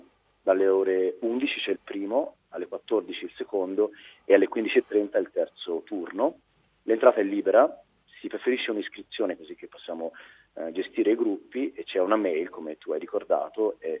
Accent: Tuscany, Italy; sono persone che arrivano anche da fuori, come me, che sono toscano

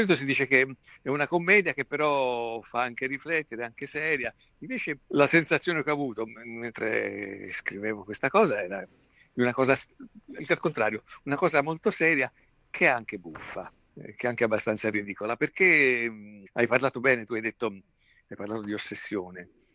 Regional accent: Livorno, Tuscany, Italy; Io poi, sai, sono un livornese doc, diciamo

